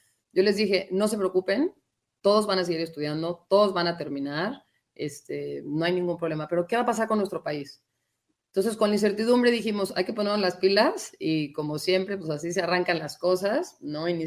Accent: Mexico; qué padres somos los mexicanos

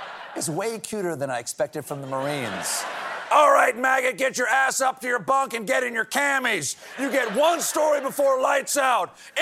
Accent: South Carolina, United States; I'm from South Carolina, and I love the accent. It's beautiful, but the show auto-tunes my accent out for a broader national appeal.

